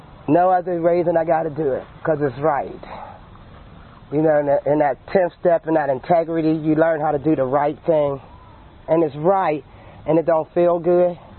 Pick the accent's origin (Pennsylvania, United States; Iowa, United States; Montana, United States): Pennsylvania, United States; Pittsburgh; born there; I'm the youngest of eight. I was born in Pittsburgh on Wiley Avenue, which is a block and a half away from Center Avenue.